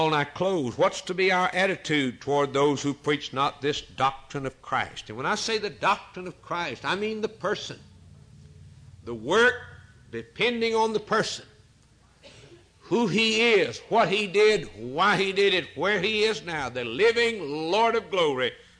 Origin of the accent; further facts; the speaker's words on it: Fairfield, Alabama, United States; born there; When I was born in 1926 in Fairfield, Alabama, I didn't come from anywhere.